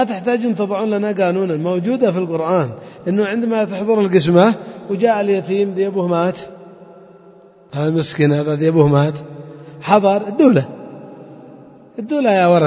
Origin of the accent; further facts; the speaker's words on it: Yemen; طبعا هذا موجود عندنا في اليمن للأسف الشديد